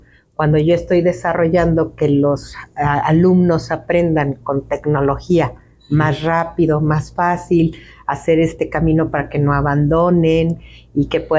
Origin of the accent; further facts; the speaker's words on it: Aguascalientes, Mexico; yo soy originaria de Aguascalientes, soy contador público